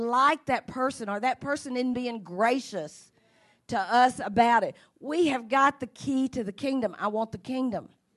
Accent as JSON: {"language": "English", "region": "Arkansas", "country": "United States", "said": "I said, oh my God, it's like calling Arkansas. I said, I'm from Arkansas."}